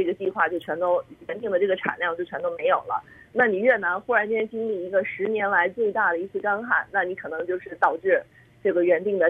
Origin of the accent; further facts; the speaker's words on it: Beijing, China; accent: Beijing; 我们北京话讲叫二道贩子嘛，